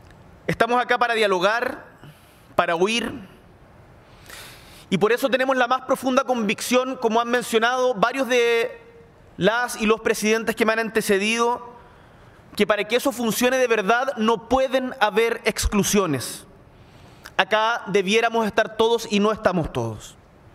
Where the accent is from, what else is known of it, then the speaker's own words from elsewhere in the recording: Patagonia, Chile; Vengo de Chile. Específicamente desde la Patagonia, desde el sur de nuestro continente donde este se inicia.